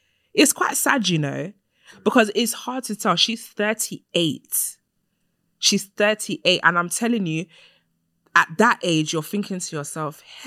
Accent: Nigeria; I'm Nigerian. That's not a shock.

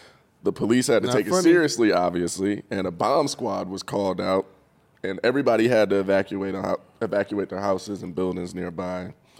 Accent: Cleveland, Ohio, United States; I'm from Cleveland.

